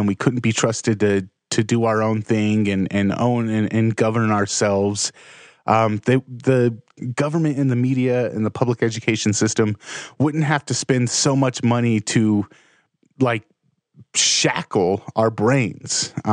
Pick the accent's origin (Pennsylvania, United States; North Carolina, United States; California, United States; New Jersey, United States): California, United States; Like, we grew up in California and, my dad, his last name was … all of that side of our family is Hispanic. And so I grew up in majority of poor neighborhoods, Section 8, public housing, mostly Mexicans.